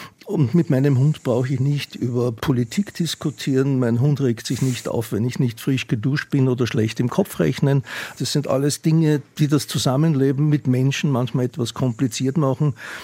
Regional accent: Upper Austria, Austria; Aber es gibt in Oberösterreich, wo ich herkomme

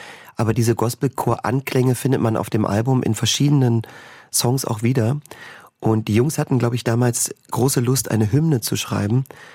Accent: Magdeburg, Saxony-Anhalt, Germany; dann kam 1990 meine erste Sprechrolle im Großen Haus dann schon in Magdeburg, wo ich aufgewachsen bin.

